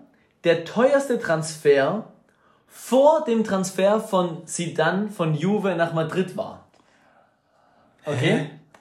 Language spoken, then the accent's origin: German; Ecuador; Wie ihr wisst, komme ich ja aus Ecuador.